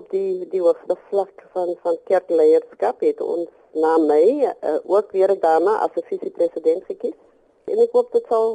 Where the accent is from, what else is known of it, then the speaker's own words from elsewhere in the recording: Cape Town, Western Cape, South Africa; also born or lived in Overberg; was van die Glen in die Overbergstreek, naby die Elimoravise sendingstasie. Ons het na Kaapstad verhuis voor ek met my skoolgaanjare begin het. En as gevolg van die apartheidsgroepsgebiede wet, moes ons ook maar rondtrek na verskillende woongebiede in Kaapstad.